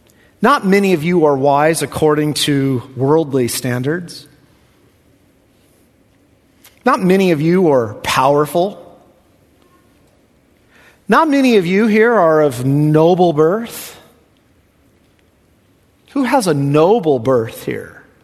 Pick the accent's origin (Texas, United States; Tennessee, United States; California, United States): California, United States; Lemoore; as a pastor, I was raised in Lemoore, right?